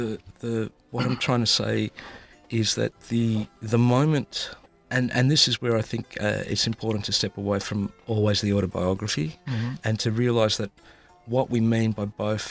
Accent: Australia; just as much as growing up in Australia has challenged and my notion of what it was to be a Greek man and what it means to be a good Greek man

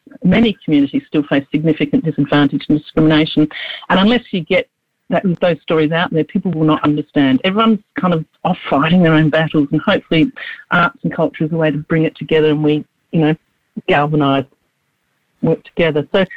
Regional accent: Australia; I'm white Australian

